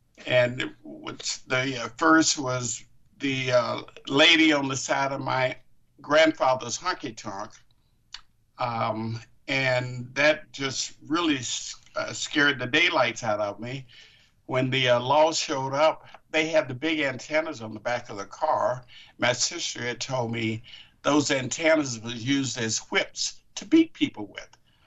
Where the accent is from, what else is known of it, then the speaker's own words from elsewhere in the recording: Pine Bluff, Arkansas, United States; moved away as an adult; also born or lived in Chicago; now in Los Angeles, United States; Well, as I have indicated, I grew up, I was born in Arkansas, Pine Bluff, Arkansas. Grew up at a fast pace. As a matter of fact, from there, I was educated in Arkansas, and we were in a segregated community.